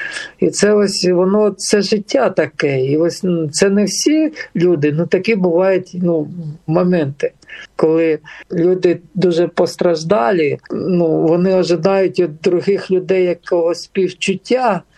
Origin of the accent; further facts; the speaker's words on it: Donetsk, Donetsk Oblast, Ukraine; де узнали, що ми з Донецька, переселенці